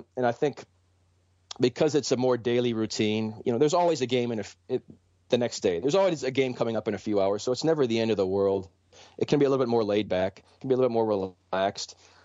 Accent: Cleveland, Ohio, United States; I mean, Detroit reminds me a lot of Cleveland, which is my hometown, where I'm from.

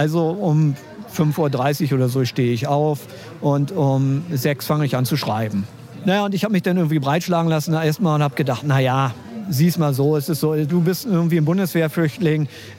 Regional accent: Berlin, Germany; Ich bin eigentlich ein Berliner. Mein Vater ist Ostberliner, meine Mutter ist Westberlinerin. Also ich bin wirklich ein Kind der Teilung. Also ich bin noch als Baby, bin ich noch rübergeschmuggelt worden in einer Reisetasche

